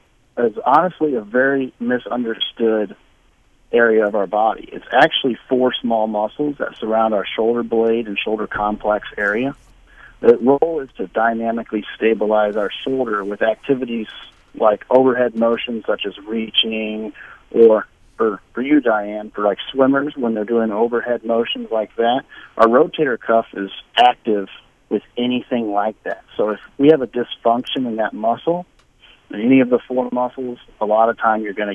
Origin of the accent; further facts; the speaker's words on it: Augusta, Missouri, United States; I'm actually born and raised in Augusta, Missouri, right across the river. I attended Washington High School.